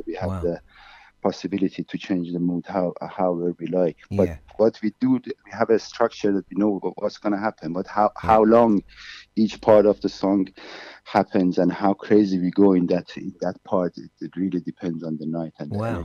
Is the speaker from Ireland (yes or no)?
no; Iran; Well, we all met in London. Maybe the only place in Europe that this could happen, because I'm from Iran.